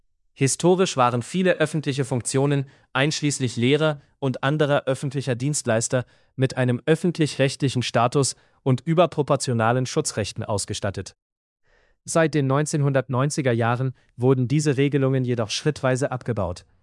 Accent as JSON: {"language": "German", "country": "Germany", "said": "Nun ist Deutschland mein Heimatland. Was also sollten meine Landsleute tun?"}